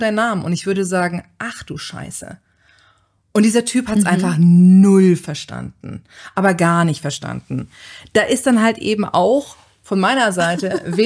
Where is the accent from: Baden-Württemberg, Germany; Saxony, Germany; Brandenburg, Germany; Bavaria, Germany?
Saxony, Germany; born there; ich bin geboren in der Nähe von Chemnitz.